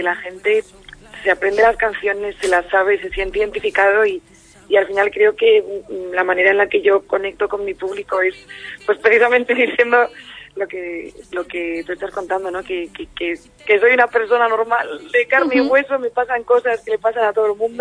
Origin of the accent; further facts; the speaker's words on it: Bilbao, Basque Country, Spain; sigo empadronada en Bilbao y todo el mundo me dice, ¿por qué no te cambias? Y yo, porque soy vasca.